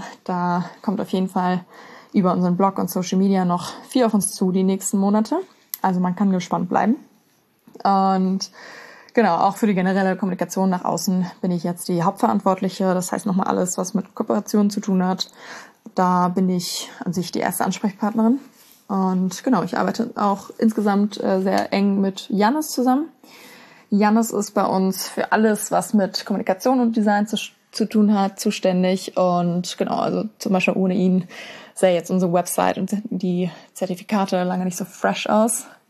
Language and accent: German; Berlin, Germany; Ich komme ursprünglich aus Berlin